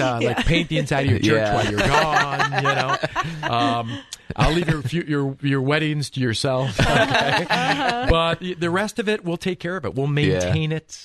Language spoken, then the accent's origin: English; Cleveland, Ohio, United States; Originally from Cleveland.